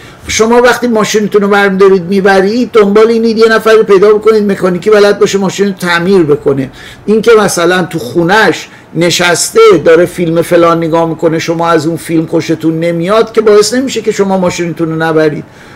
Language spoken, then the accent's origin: Persian; Iran; به عنوان یه ایرانی که این ایده رو پسندیده